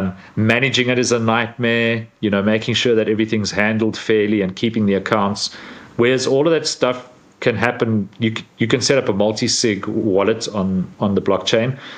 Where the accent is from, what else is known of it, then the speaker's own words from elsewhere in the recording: South Africa; in my home country of South Africa